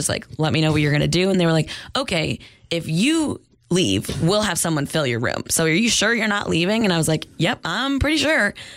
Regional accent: New Hampshire, United States; So I am from New Hampshire originally.

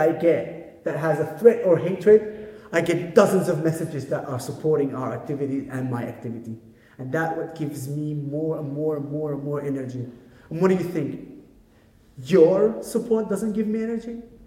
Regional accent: Israel; English is a second language; I am an Arab Israeli.

